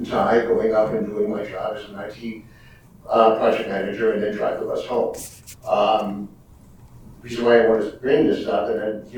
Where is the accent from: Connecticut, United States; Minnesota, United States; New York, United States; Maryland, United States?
New York, United States; I grew up on Long Island in New York.